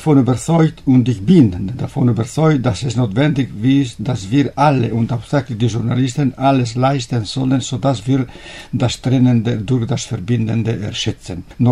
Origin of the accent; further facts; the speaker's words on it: Trento, Trentino-Alto Adige, Italy; German is a second language; Und dann bin ich wieder zurück zu meiner Heimat nach Trient gekommen.